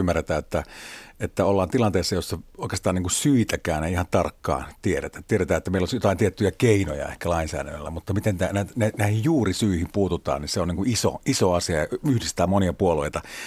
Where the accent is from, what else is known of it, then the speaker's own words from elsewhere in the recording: Oulu, North Ostrobothnia, Finland; Mä itse tuun Oulusta